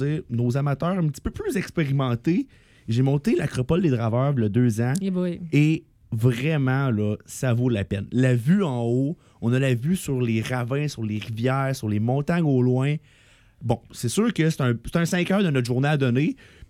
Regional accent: Drummondville, Quebec, Canada; Je viens de Drummondville, fait que c'était comme vraiment à mi-chemin.

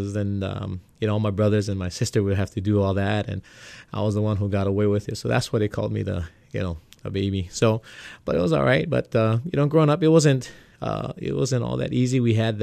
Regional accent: Honolulu, Hawaii, United States; I was born and raised here in Kalihi. Went to Fern, to Kalakaua, and then eventually to Farrington.

